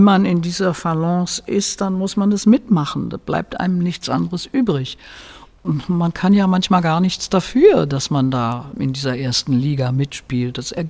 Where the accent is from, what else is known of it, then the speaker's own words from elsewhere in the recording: Berlin, Germany; born there; meine Heimat ist immer noch meine Geburtsstadt Berlin. Ich fühle mich Berlin immer noch verbunden und Wurzeln geschlagen habe ich halt hier im Bayerischen.